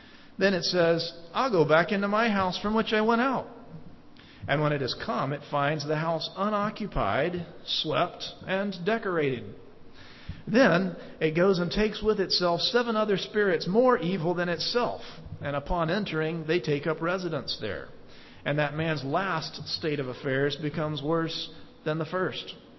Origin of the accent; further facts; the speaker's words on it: Birmingham, Alabama, United States; when I was a boy growing up in Birmingham, Alabama.